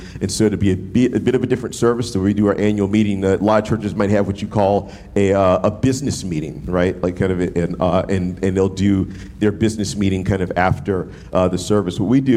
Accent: New Orleans, Louisiana, United States; also born or lived in Midwest; You know, I'm from New Orleans, did this stint in the Midwest for 11 years.

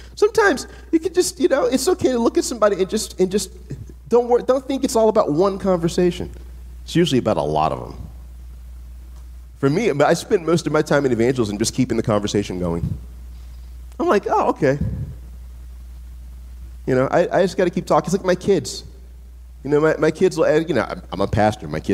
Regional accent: the South, United States; So I'll tell you, as a black man growing up in the South, I'm well acquainted with real white supremacy.

